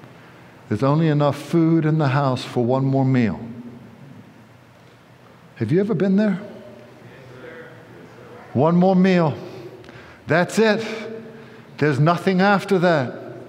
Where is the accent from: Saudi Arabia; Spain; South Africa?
South Africa; also born or lived in United States; When I grew up in South Africa, we would bake our own.